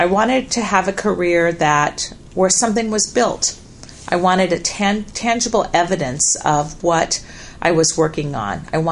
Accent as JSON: {"language": "English", "town": "Omaha", "region": "Nebraska", "country": "United States", "tie": "born or raised there", "also_born_or_lived": "Lafayette, Louisiana", "said": "I was born in Lafayette, Louisiana, but raised for nearly all of my life in Omaha, Nebraska. So I'm an avid Nebraska football fan and still have family that live in Nebraska."}